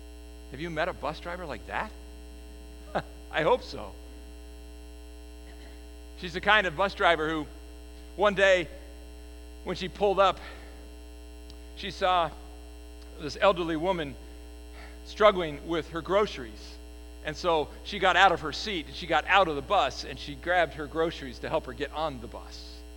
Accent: California, United States; I grew up in the Bay Area, so I like to catch little glimpses of my past from there.

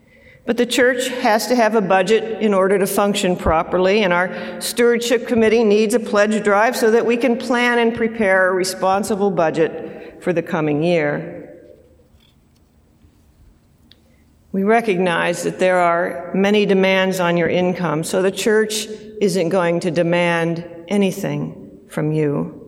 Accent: Los Angeles, California, United States; all three of our kids live a half hour from where I grew up in Los Angeles.

